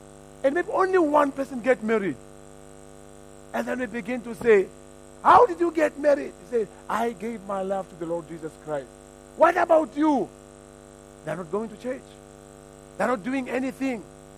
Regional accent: South Africa; we are South African, but we are not all the same.

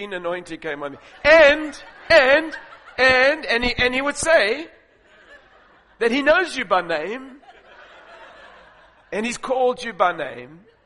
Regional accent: South Africa; It's great to be in Australia. I come from South Africa.

